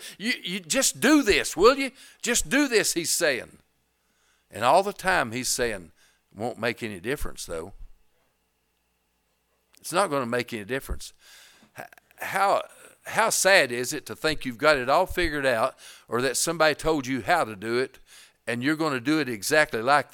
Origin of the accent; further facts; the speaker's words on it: Erwin, Tennessee, United States; I'm from Irwin, just so you know. Is there any Carter County people in here?